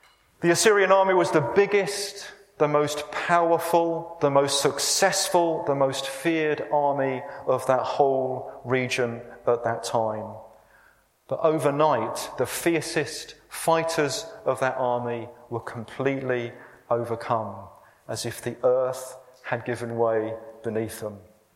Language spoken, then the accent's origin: English; Luton, East of England, United Kingdom; a local school in my hometown of Luton.